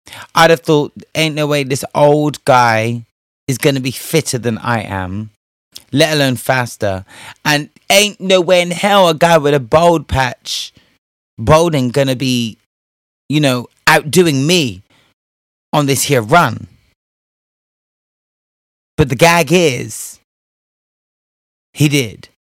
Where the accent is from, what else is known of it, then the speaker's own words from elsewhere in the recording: Spain; You know me and my grammar, honey. I was raised in Spain.